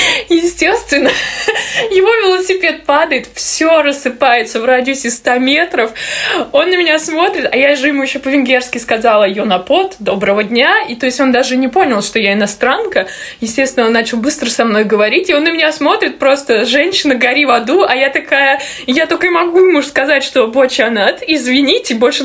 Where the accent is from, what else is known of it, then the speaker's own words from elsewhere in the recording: Russia; now in Hungary; Она из Туниса, я из России